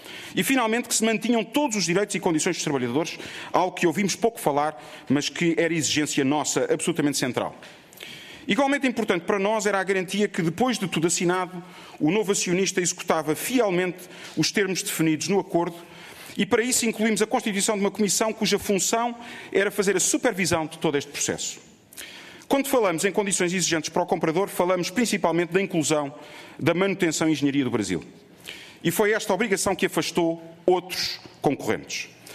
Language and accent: Portuguese; Portugal; Como português, só posso desejar